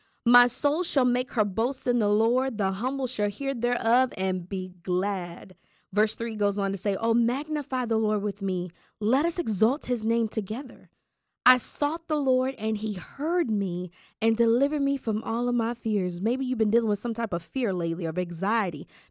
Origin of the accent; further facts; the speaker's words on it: Mississippi, United States; I'm from Mississippi